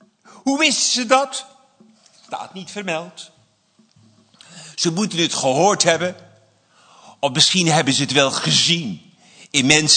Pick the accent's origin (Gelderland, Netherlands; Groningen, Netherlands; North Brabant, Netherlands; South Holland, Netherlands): North Brabant, Netherlands; Almkerk; moved away; Heer, ik ga uit Altena, ik kom uit Almkerk, voor degenen die dat niet weten.